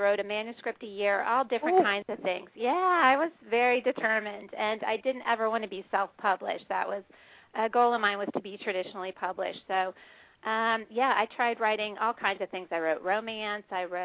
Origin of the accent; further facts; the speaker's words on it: Kansas City, Missouri, United States; born there; also born or lived in Midwest / Greenwich, Connecticut; I was born in Kansas City, Missouri, lived in many different places growing up.